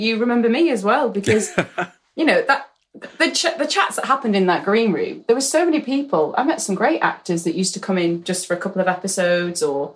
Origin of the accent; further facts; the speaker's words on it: Aberdeen, Scotland, United Kingdom; I am Scottish. I was born in Aberdeen. My mum is Scottish.